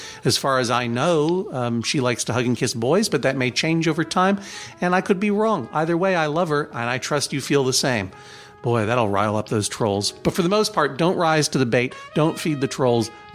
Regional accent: Brookline, Massachusetts, United States; Boston is the Commonwealthian capital of Massachusetts and is neighbor to my hometown of Brookline.

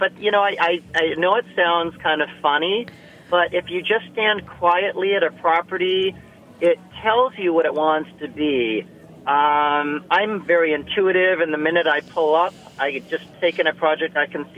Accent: Midwest, United States; also born or lived in Phoenix; Growing up in the Midwest on 5 acres in this old Georgian brick farmhouse and learning plant material, I started grooming and pruning and deadheading flowers at the age of 6 or 7.

